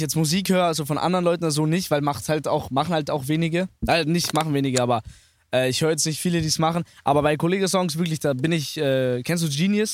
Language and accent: German; Carinthia, Austria; Ich bin in Österreich aufgewachsen, so ab 1,5, deswegen.